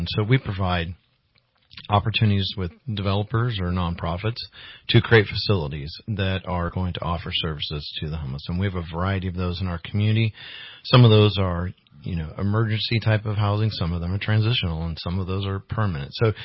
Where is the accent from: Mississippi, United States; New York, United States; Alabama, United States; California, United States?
California, United States; Redding; I grew up in the North State, so I grew up here, and I was born in Reading, and I've been here since 1970.